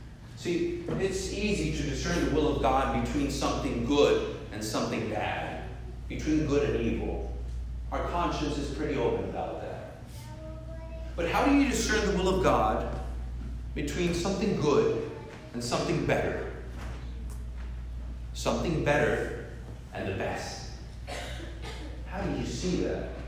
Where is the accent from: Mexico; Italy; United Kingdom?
Mexico; now in San Antonio, United States; I'm a seminarian from Mexico studying in the Archdiocese of San Antonio.